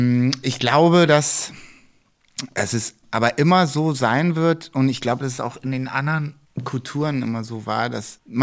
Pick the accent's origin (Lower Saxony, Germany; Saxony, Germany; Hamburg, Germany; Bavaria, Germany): Hamburg, Germany; Ich komme aus Hamburg, hier ist St. Pauli.